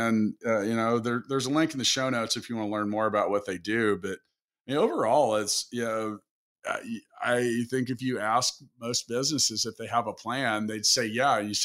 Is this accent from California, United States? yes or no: no; Kansas, United States; We are from Kansas. Let's not give ourselves too much credit.